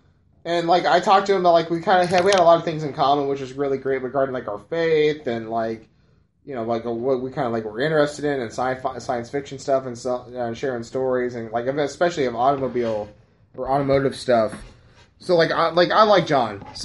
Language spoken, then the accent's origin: English; Raleigh, North Carolina, United States; I grew up in Raleigh.